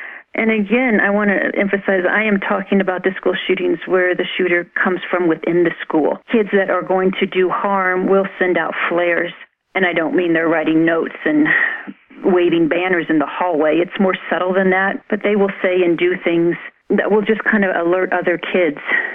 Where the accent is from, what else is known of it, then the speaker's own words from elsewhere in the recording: Indiana, United States; now in Denver, United States; Well, I live in Denver. I grew up in Indiana, so I have always lived landlocked.